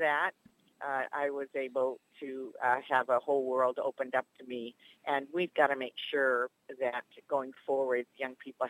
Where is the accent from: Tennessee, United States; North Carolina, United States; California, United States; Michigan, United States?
Michigan, United States; Clare; I grew up in Clare at a time where, because of my own personal circumstances, my dad was very sick. We didn't have any money.